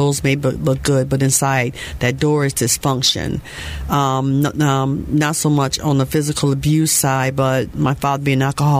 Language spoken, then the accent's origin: English; Connecticut, United States; Well, I grew up in Connecticut up north, and my father was an alcoholic